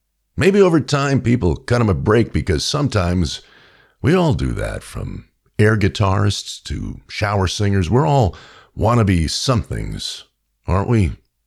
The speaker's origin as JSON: {"language": "English", "town": "Queens", "region": "New York", "country": "United States", "tie": "born or raised there", "said": "She was born in my hometown, Queens, New York."}